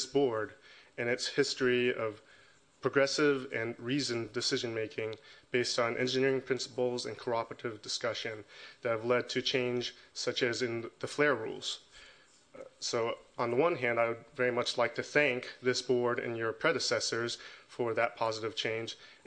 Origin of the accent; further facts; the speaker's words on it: Houston, Texas, United States; So I grew up in Southeast Houston, which has a lot of petrochemical industry, and one of the starkest memories I have growing up is of the flares blasting 24/7, day and night.